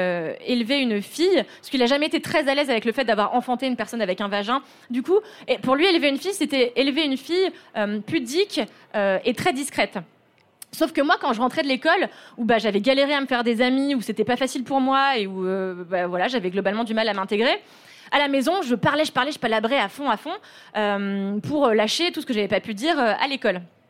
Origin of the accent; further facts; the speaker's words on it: Levallois-Perret, Île-de-France, France; j'ai grandi à Levallois